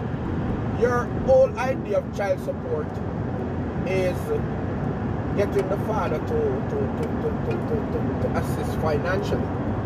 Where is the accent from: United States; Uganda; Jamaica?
Jamaica; I told him I'm from Jamaica.